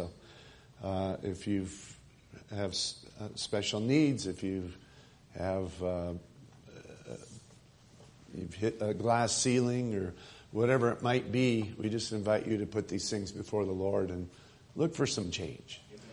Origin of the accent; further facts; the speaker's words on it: Midwest, United States; Now, when I was growing up in the Midwest, mostly in the northern states, Labor Day weekend, that was kind of, you know, after that, then school started.